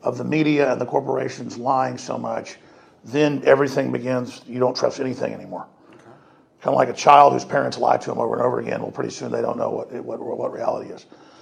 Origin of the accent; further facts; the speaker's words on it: Rockwall, Texas, United States; And so I think it's part of that process of me growing up in Rockwall, Texas, and watching the police steal drugs and then conduct anti-drug programs at the school.